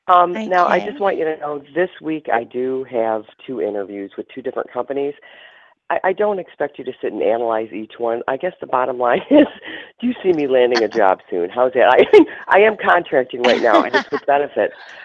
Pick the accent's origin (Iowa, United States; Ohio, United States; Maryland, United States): Ohio, United States; I'm from Ohio.